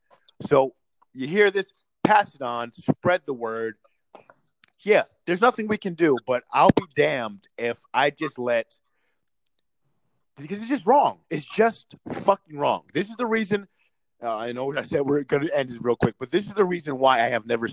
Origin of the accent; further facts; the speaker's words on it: United States; because just as a American, a human being, this is all wrong.